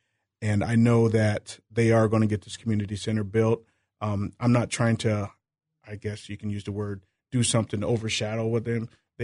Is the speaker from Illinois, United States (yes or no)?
yes; Galesburg, Illinois, United States; That's what I grew up on here in Galesburg, and that's what my brother did, Victor, and we're just trying to bring that back here to Galesburg again.